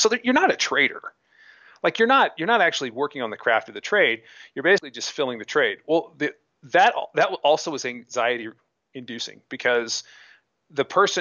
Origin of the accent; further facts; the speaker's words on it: Indiana, United States; Even though I grew up in Indiana, I wasn't in Chicago.